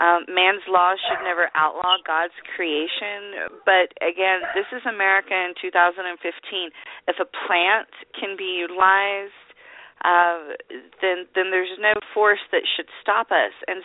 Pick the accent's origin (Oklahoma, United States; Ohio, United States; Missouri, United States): Oklahoma, United States; you're going through my home state of Oklahoma